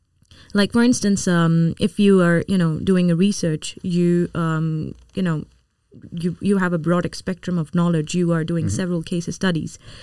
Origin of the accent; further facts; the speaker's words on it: Pakistan; And I'm from Pakistan and I can tell you from that.